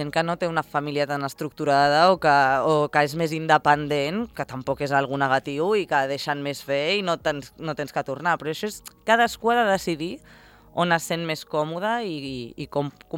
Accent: Formentera, Balearic Islands, Spain; now in Madrid, Spain; juntant-me amb comunitats de gent del país d'on soc, a Madrid, diguéssim, gent que ha anat de Formentera a Madrid i està estudiant

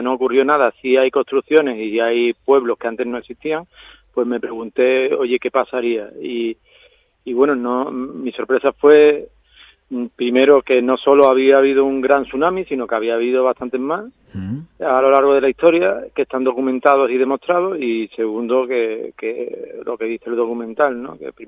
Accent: Huelva, Andalusia, Spain; yo soy de Huelva

